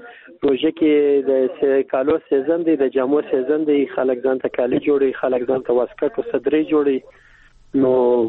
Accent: Kandahar, Afghanistan; now in Kabul, Afghanistan; زه خپل د کندهار یم او اوس پیلن په کابل کې زموږ دکان او سنټر او د خیاطی مرکز دی.

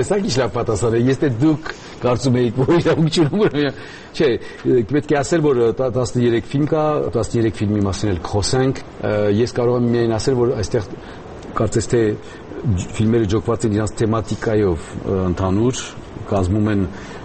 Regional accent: France; also born or lived in Hungary; ես Ֆրանսիայից եմ եւ Հունգարիայից։

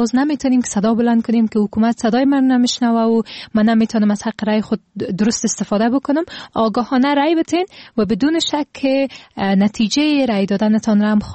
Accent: Afghanistan; همه ما میتونیم به عنوان یک افغان

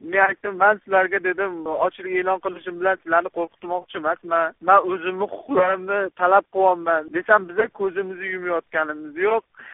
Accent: Andijan, Andijan Region, Uzbekistan; moved away; Men Andijondanman, ayolim Toshkentdan.

